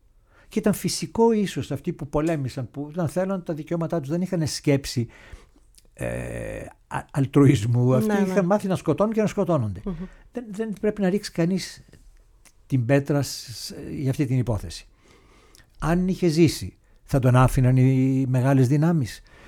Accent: Greece; now in Switzerland; Γιατί στην Ελβετία, παρόλο που έχω την ελβετική υπηκότητα, είμαι Έλληνας.

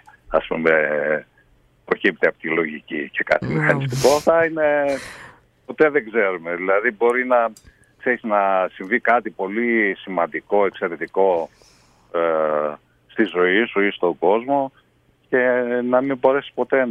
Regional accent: Tyrnavos, Thessaly, Greece; also born or lived in Larissa; Επομένως λοιπόν, ο Τίρναβος είναι η πατρίδα μου.

